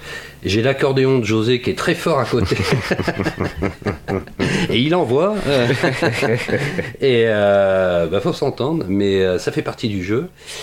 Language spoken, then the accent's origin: French; Brittany, France; Moi, je viens de Bretagne.